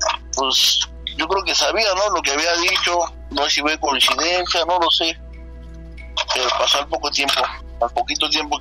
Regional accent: Michoacán, Mexico; mi mamá y mi papá, pues ellos se vinieron de allá. Nosotros somos de Michoacán.

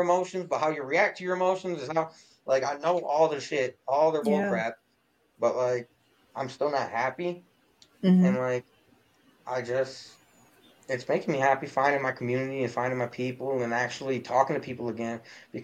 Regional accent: Lansing, Michigan, United States; I live in I'm from Lansing, Michigan. It's the capital of Michigan, but I think we're a small city. I thought Lansing was huge until I left this mug.

